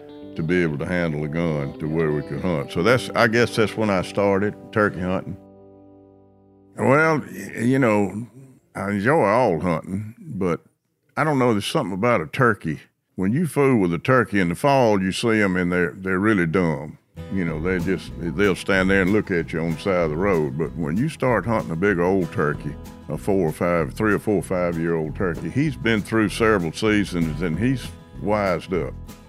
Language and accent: English; Indianola, Mississippi, United States; I'm from Indianola, Mississippi.